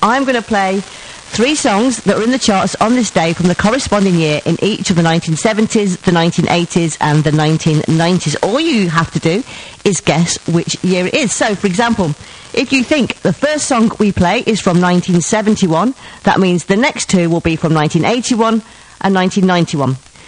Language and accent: English; Coventry, West Midlands, United Kingdom; Two bands back to back there from my hometown of Coventry.